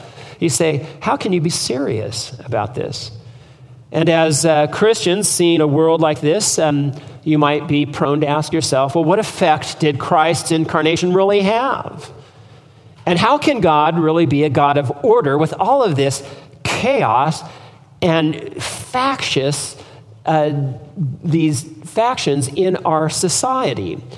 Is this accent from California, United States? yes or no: yes; San Jose, California, United States; I grew up in San Jose, and I remember this high-rise building that every year, right on the side of a four-lane highway, was this high-rise building, peace on earth.